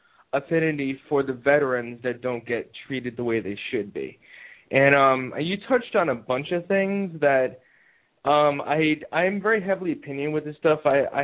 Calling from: Georgia, United States; I'm calling from Georgia.

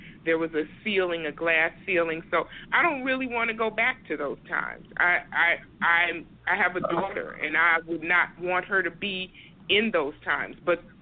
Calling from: Detroit, Michigan, United States; I'm calling from Detroit.

